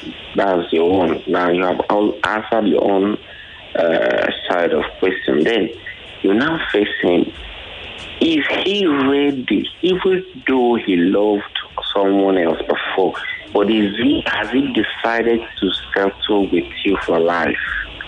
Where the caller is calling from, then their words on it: Ikorodu, Lagos, Nigeria; All right, I'm calling from Ikorodu.